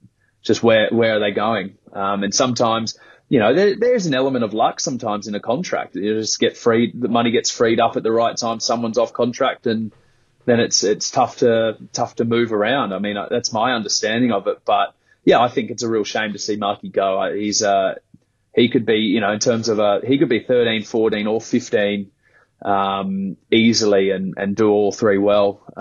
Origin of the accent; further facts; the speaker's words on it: Australia; So my hope as an Aussie fan and player is that, your Lions supporters are bloody excited to spend some money and get down to Australia.